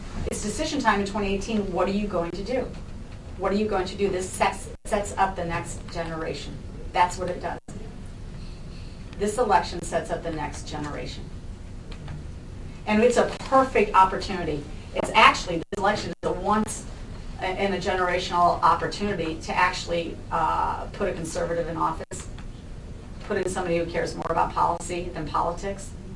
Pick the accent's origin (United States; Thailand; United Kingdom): United States; Vermillion, South Dakota; I grew up in South Dakota, a small town called Vermilion, population 5,000 when I was there. Maybe it's 10,000 now. Home of the University of South Dakota, and you know, it's a farming community.